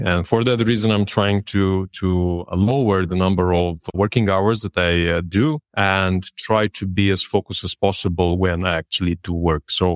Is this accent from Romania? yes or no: yes; Râmnicu Vâlcea, Vâlcea County, Romania; I grew up in Mnicu Vâlcea, which is a city near the mountainside.